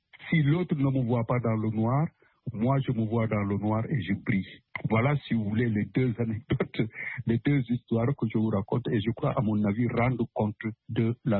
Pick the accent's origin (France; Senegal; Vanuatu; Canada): Senegal; comme tous ceux de ma génération, nous avons grandi au Sénégal, nous sommes allés au lycée